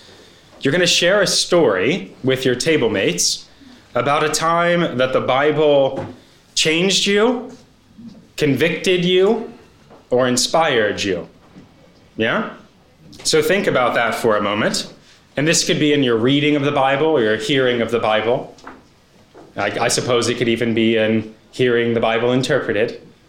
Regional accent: Princeton, New Jersey, United States; That's how I grew up in Princeton, and that's who I was at 21 years old.

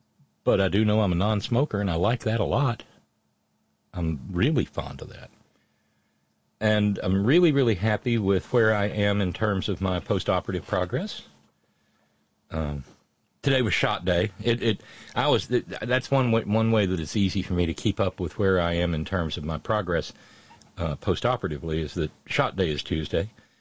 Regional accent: Florence, Alabama, United States; I mentioned the really dumb new logo of my hometown. You know, the F with an exclamation point. Oh, Jesus. Well, turns out that the company, and by the way, we finally know who done it. There's an outfit in Birmingham called Tatum Design

